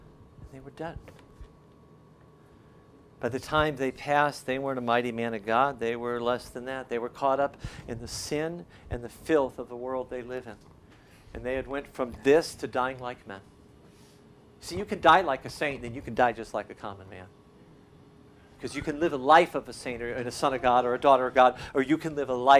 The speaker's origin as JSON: {"language": "English", "country": "United States", "said": "they're ridiculous for me, and I'm from America."}